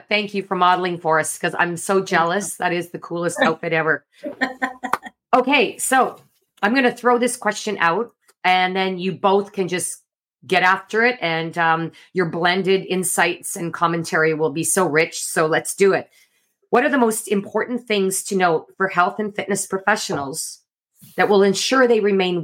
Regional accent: Canada; we're all Canucks, we're all Canadian

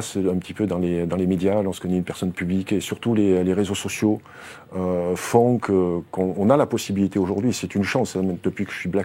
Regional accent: Aubagne, Provence-Alpes-Côte d'Azur, France; born there; Moi, je suis un Français, je suis né à Aubagne, en Provence. Donc voilà, je suis très attaché à ma terre, je suis très attaché à mon pays.

